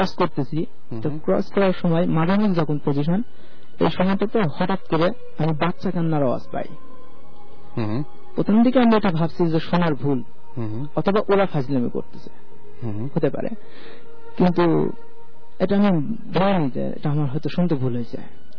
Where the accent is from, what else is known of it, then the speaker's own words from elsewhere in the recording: Kumarkhali, Khulna Division, Bangladesh; আমার বাড়ি কুষ্টিয়া কুমারখালীতে